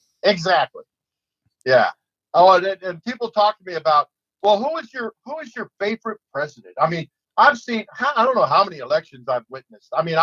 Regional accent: Tucson, Arizona, United States; You know I grew up around the Mexican and the black communities in Tucson, right? I mean, I grew up with these kids.

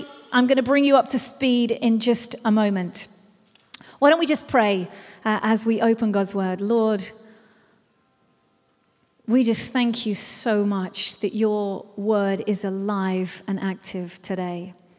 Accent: Birmingham, West Midlands, United Kingdom; And often when I say we're from Birmingham, people are like, from America, where are you from? And then I'm like, Birmingham.

